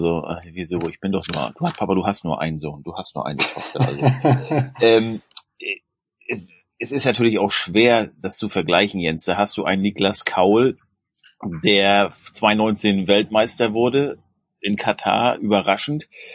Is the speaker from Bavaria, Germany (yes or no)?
no; Schönberg, Mecklenburg-Vorpommern, Germany; Und das so ist von meinem Heimatort Schönberg, ich glaube 5 Kilometer entfernt